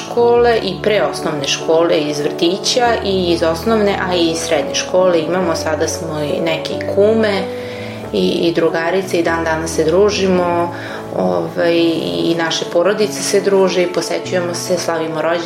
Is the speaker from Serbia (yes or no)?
yes; Bela Crkva, Vojvodina, Serbia; Ja sam rođena ovde u Beloj Crkvi 87. godine, znači pre 36 godina. Odrasla sam u porodici sa majkom, ocem i sestrom.